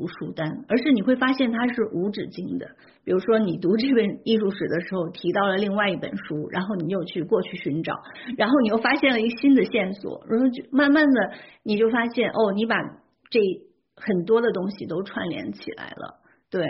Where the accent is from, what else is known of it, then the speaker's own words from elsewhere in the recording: China; 就尤其是像我们中国人嘛